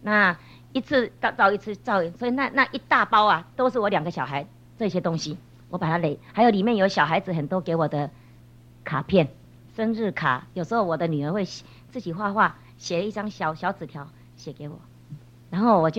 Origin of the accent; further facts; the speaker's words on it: Taiwan; 那我们台湾话就叫做什么呢？我很盼望我讲的一些闽南话你们都听得懂。有时候国语啊，不知道怎么讲，讲到闽南话好像比较有乡土味道。